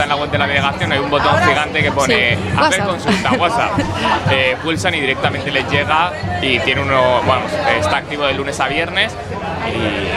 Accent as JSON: {"language": "Spanish", "town": "Elche", "region": "Valencian Community", "country": "Spain", "said": "A ver, en mi caso yo soy alicantino, soy ilicitano, entonces sí. Claro, yo vivo aquí abajo."}